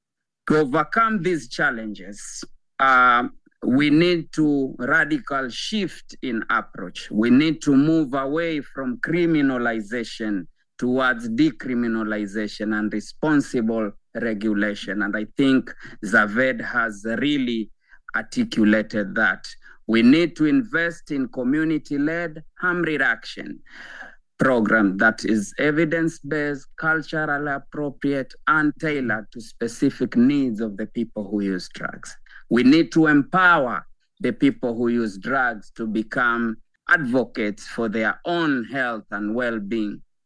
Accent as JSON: {"language": "English", "country": "Kenya", "said": "I come from Kenya, but I represent the broader reality across Africa."}